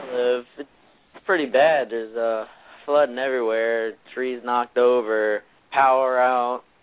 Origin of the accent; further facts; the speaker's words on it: Maryland, United States; We're from Maryland.